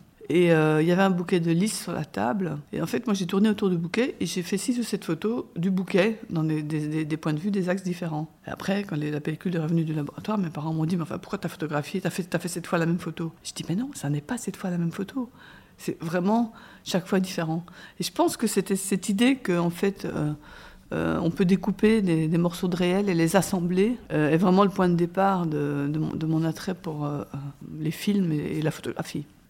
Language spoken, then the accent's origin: French; Leuven, Flemish Brabant, Belgium; born there; also born or lived in Congo; Je suis née en Belgique, à Leuven. Je suis l'aînée d'une famille de 6 enfants, avec des parents qui étaient tous les deux professeurs d'université.